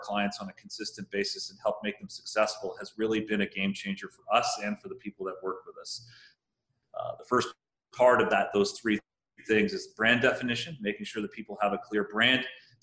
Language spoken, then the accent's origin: English; San Francisco, California, United States; also born or lived in Colorado; born and raised in San Francisco, so I think you could say tech's in my blood. And I spent the second half growing up in Colorado